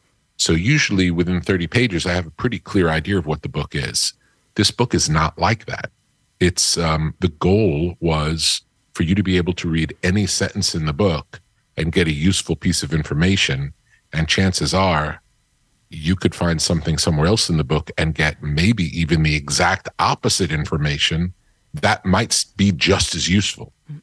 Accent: New York, United States; I had kind of a very lucky upbringing in that I was brought up an hour outside of Manhattan on the beach. So I got to experience nature from a young age.

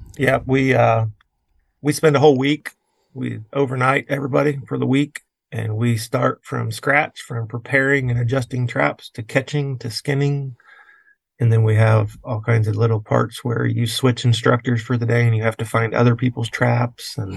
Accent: Indiana, United States; I'm originally from Indiana.

